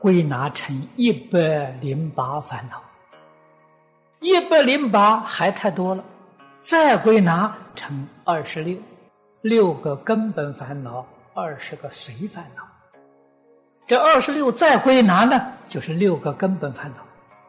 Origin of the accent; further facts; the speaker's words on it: China; 我们中国人讲的安贫乐道啊，